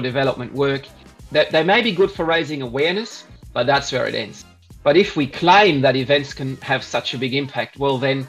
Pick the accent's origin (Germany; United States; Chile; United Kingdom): Germany; So I was born in Germany. I grew up in Germany, did my high school there.